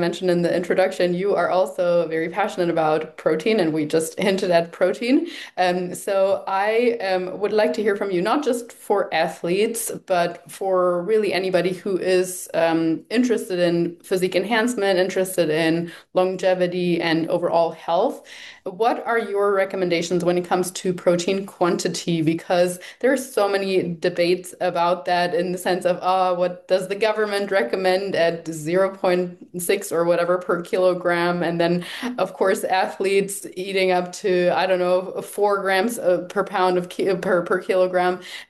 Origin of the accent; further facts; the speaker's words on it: Germany; now in South America; I'm originally from Germany